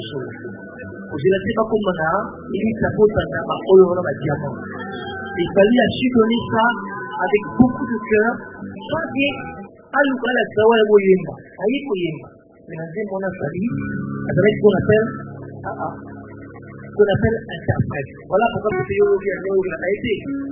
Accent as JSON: {"language": "French", "country": "DR Congo", "said": "je suis congolais"}